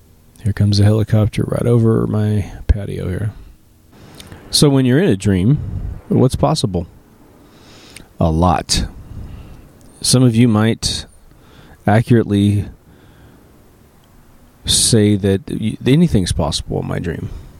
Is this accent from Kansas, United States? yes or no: yes; Kansas, United States; I'm from Kansas, and so I've had hundreds of dreams where I'm looking at the Kansas plains in the middle of the night